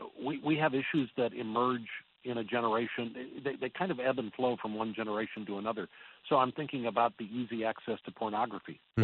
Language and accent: English; St. Louis, Missouri, United States; also born or lived in Edina, United States; I was born in Edina, and we lived there for a year and a half. And so we moved to St. Louis in the late 50s. So I didn't know much about Edina.